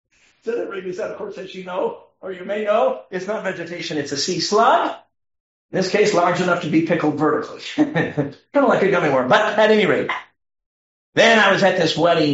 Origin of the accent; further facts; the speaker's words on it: Chicago, Illinois, United States; I grew up in Chicago. For me, this was totally foreign.